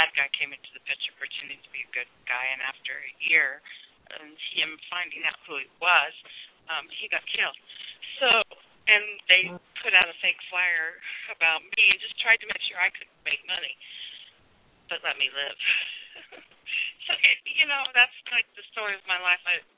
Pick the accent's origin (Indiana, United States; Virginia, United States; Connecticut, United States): Indiana, United States; Indianapolis; But I came from Indianapolis.